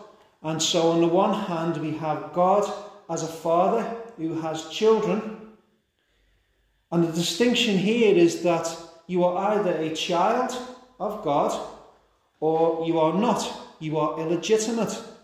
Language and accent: English; United Kingdom; So for example, I would say I am British. So I am part of a group of British people. Chiefly, I am a believer on Jesus Christ. So I'm part of the Church of God